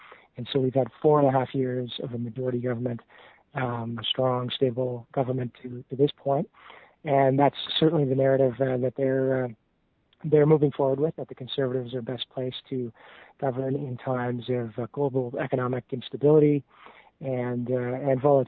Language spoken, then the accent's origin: English; Western Canada, Canada; I'm from Western Canada, and we're not huge fans of Toronto